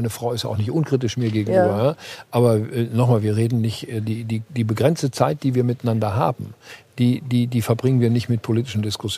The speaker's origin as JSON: {"language": "German", "region": "North Rhine-Westphalia", "country": "Germany", "tie": "born or raised there", "said": "Ich bin in der Nähe des Ruhrgebiets groß geworden."}